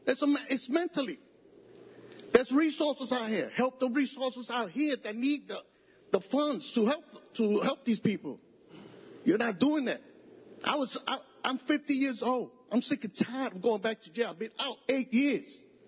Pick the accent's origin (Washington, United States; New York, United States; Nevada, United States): New York, United States; Freeville; I'm from Freeville.